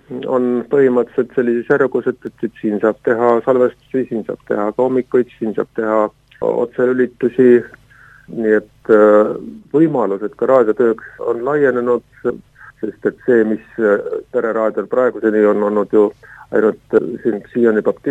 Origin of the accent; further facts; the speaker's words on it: Tallinn, Harju County, Estonia; kuigi ma olen sündinud kasvanud Tallinnas